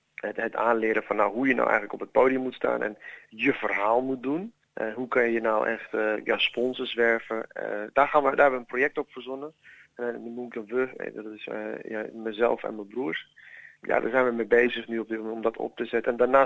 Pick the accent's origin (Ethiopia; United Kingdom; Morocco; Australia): Ethiopia; Dutch is a second language; now in Netherlands; We zijn uit Ethiopië gevlucht naar Nederland toe.